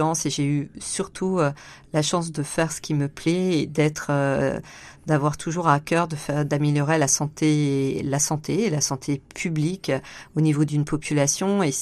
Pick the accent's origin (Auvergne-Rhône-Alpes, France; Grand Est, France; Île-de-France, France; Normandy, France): Grand Est, France; Reims; Alors, je suis marnaise, je suis née à Reims. J'ai commencé mes études de médecine à Reims.